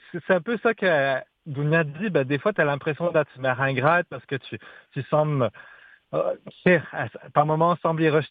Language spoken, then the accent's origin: French; Moncton, New Brunswick, Canada; Ben, moi, j'habite Moncton, je viens de Moncton et tout ça.